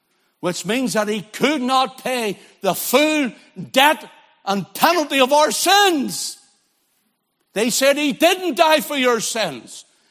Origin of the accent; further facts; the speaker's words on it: Northern Ireland, United Kingdom; I believe in the throne. I'm an Ulsterman. I'm a British subject.